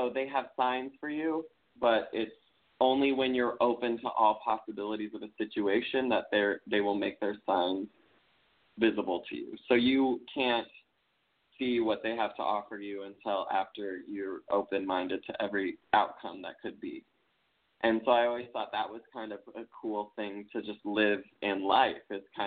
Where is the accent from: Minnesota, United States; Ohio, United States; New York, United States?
Minnesota, United States; accent: Minnesota; But when I went to school, they made us all take dictation class, and I got my butt kicked with my Minnesota accent, so it got